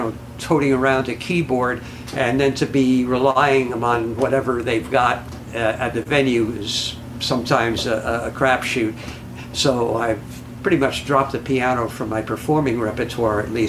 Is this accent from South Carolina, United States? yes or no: no; New York City, New York, United States; Grew up in New York City.